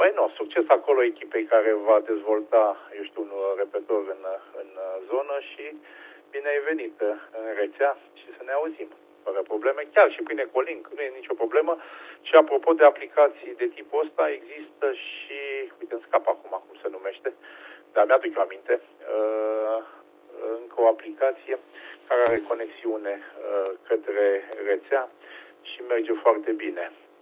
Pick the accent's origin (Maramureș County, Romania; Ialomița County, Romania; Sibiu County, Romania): Ialomița County, Romania; Fetești; sunt din Fetești, Ialomița, așa că asta este.